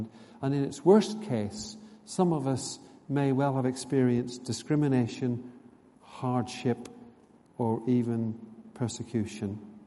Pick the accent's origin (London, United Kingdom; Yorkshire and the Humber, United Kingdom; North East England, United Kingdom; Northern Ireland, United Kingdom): Northern Ireland, United Kingdom; I grew up in Northern Ireland. Actually, in the 70s, when I was a teenager, it was very, very respectable to be a Christian.